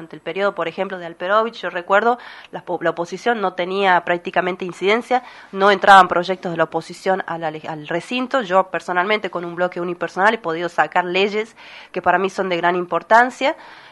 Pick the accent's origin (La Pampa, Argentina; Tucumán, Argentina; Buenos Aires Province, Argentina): Tucumán, Argentina; Creo que espero realmente que, como tucumana, digamos, como ciudadana